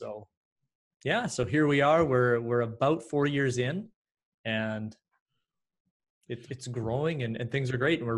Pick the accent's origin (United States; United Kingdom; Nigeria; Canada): Canada; Edmonton, Alberta; born and raised in Edmonton.